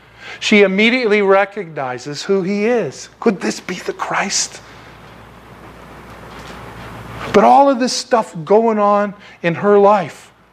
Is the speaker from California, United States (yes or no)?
yes; San Diego, California, United States; I grew up in San Diego. It's where all the dude stuff comes from, right?